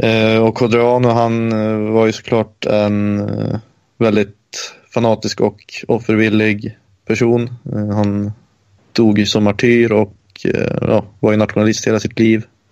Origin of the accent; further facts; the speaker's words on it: Sweden; speciellt när man som svensk inte får säga vad man vill liksom, på grund av lagen här